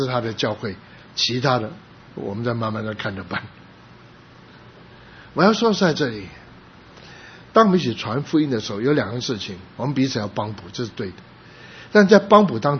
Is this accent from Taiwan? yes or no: yes; Taiwan; 我小的时候在台湾，我们看到很多宣教士来台湾是进到一个教会。以前我们在木栅的那个教会是一个宣教士夫妇开的